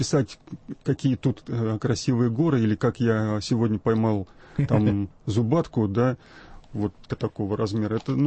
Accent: Moscow, Russia; Да, я москвич.

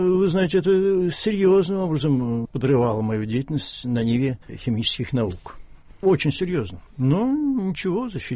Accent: Moscow, Russia; я тогда жил в общежитии, то есть я женился и жил там, хотя я москвич.

